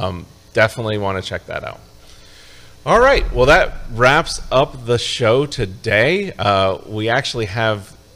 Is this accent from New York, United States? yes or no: yes; Binghamton, New York, United States; born there; You know, I was born in upstate New York.